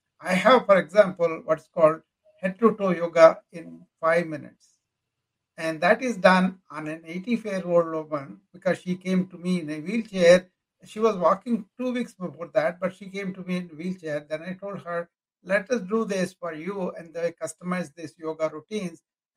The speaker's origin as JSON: {"language": "English", "country": "India", "moved": "yes", "said": "Well, I came from India."}